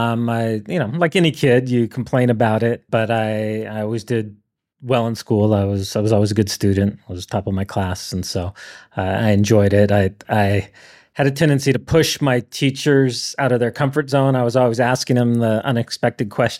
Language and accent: English; San Clemente, California, United States; So I grew up in San Clemente in Southern California and walking distance to the beach.